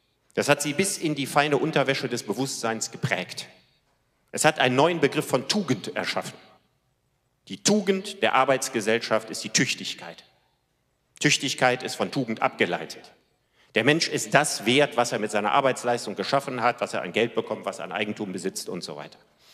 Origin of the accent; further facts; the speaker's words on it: Cologne, North Rhine-Westphalia, Germany; wie ich als Kölner sagen würde